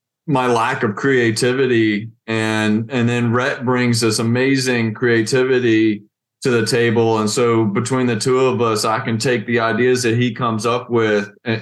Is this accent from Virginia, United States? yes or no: yes; Harrisonburg, Virginia, United States; also born or lived in Wilson, North Carolina; I was not born in the Shenandoah Valley. My parents had spent most of their childhood in Harrisonburg, moved away. I was born in Wilson, North Carolina, and my family relocated to Harrisonburg in 1987.